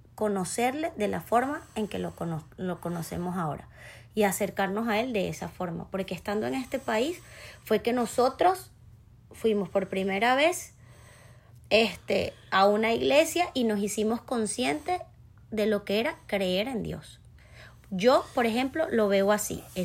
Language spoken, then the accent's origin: Spanish; Venezuela; moved away as an adult; no nos vinimos de Venezuela por alguna necesidad, gracias a Dios, ni nuestra familia